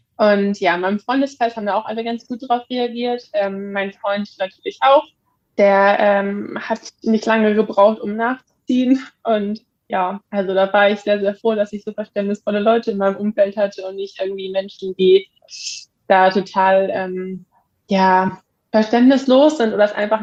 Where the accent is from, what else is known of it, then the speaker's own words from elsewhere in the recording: Hamburg, Germany; now in Lübeck, Germany; Ja, also ich komme auch aus Hamburg